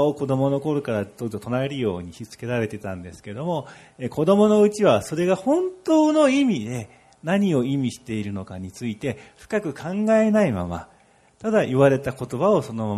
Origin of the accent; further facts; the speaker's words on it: Odisha, India; first language Odia; Japanese is a second language; あの、私は実はオリアという言葉が私の母国語なんですね。インドの中のたくさんの言葉からのオリア語の中で育ったんですけども、